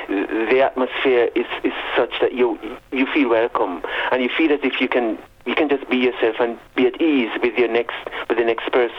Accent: Jamaica; I'm from Jamaica, so, and we have a Brit just at the Commonwealth with cricket and all that sort of a thing, sports

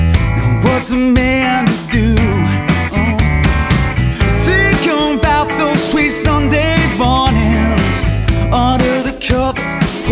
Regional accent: Tasmania, Australia; I grew up in Tassie

